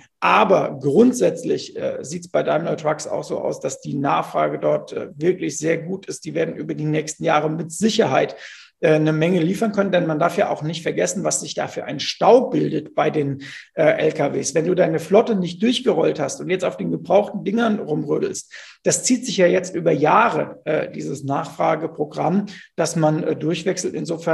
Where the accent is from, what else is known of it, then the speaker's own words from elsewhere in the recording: Bingen am Rhein, Rhineland-Palatinate, Germany; ich komme ja aus Bingen am Rhein